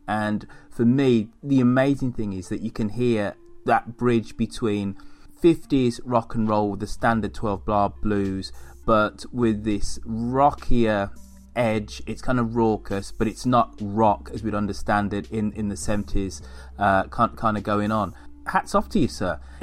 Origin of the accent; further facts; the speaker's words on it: United Kingdom; Being a Brit, we always think that punk started in 1976